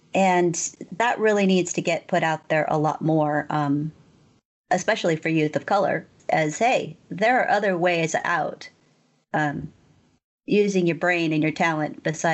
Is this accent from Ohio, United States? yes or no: no; Sonora, California, United States; a great kid in my hometown of Sonora